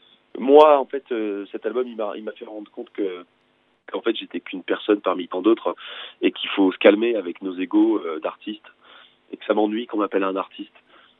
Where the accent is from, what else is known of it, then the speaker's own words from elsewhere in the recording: Auvergne-Rhône-Alpes, France; Moi, je viens d'Ardèche, donc pour le coup. J'étais souvent avec mon père dans les champs